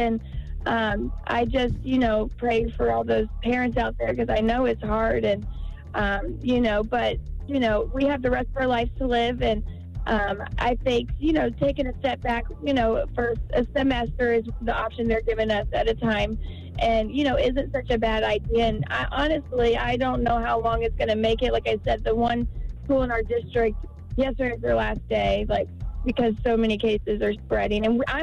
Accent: Indianapolis, Indiana, United States; And personally, I'm from the Indy area.

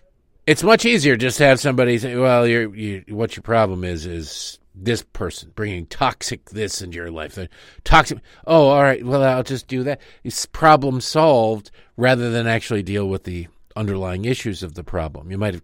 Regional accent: Detroit, Michigan, United States; It reminds me of in the 80s when growing up in Detroit, the auto industry was in the toilet.

